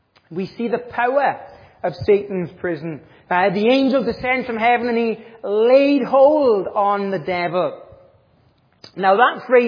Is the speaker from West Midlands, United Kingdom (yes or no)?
no; Wales, United Kingdom; do you know the unfortunate thing being Welsh and a Christian? We have got the coolest flag in the world. And every time I go to America, and I'm like, here's our flag, and from Wales